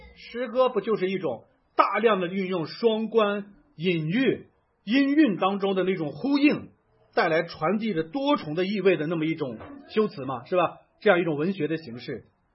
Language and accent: Chinese; Linfen, Shanxi, China; 我的老家哈，山西临汾，自古以来它叫花果城